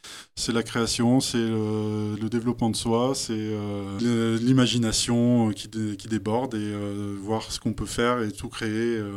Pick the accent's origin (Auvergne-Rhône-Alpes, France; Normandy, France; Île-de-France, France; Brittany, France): Auvergne-Rhône-Alpes, France; Échirolles; born there; moi je suis né à Échirolles, donc forcément Grenoble, ça, c'est ma ville d'adoption depuis le départ.